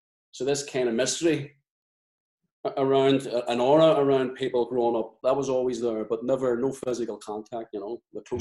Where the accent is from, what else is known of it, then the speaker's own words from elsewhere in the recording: Belfast, Northern Ireland, United Kingdom; So, I'm from Clonard